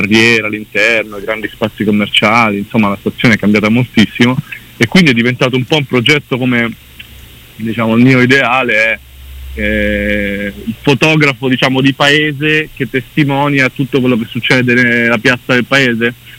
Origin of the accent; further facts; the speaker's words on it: Ancona, Marche, Italy; io sono cresciuto ad Ancona, nelle Marche, quindi un luogo molto remoto e molto fuori dall'immaginario comune.